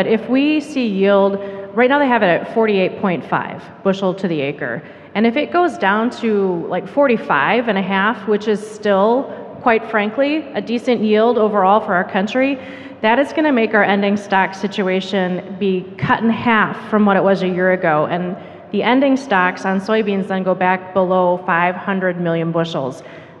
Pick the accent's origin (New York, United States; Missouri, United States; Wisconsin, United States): Wisconsin, United States; Fond du Lac; where I live in Wisconsin, I'm from Fond du Lac.